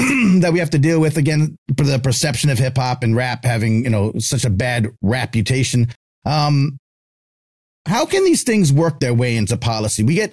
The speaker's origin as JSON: {"language": "English", "town": "Westbury", "region": "New York", "country": "United States", "tie": "born or raised there", "said": "I grew up in Westbury. So, shouts to Long Island, shouts to Strong Island."}